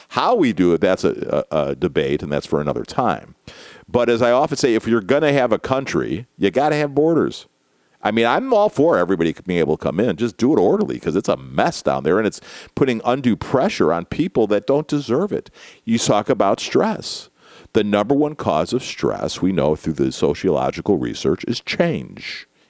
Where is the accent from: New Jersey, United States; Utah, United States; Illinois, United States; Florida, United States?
Florida, United States; A lot of times people think my home state of Florida is nuts, and we are nuts